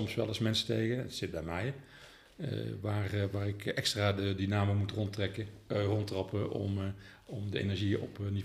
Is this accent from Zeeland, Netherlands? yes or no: no; Roosendaal, North Brabant, Netherlands; also born or lived in Venlo; Ik ben geboren in Venlo. Daar heb ik een viertal jaren mogen doorbrengen, net kleuterschool. En daarna zijn we verhuisd naar het Brabantse en naar Roosendaal. Ik voel me Brabander, ik voel me Bourgondier.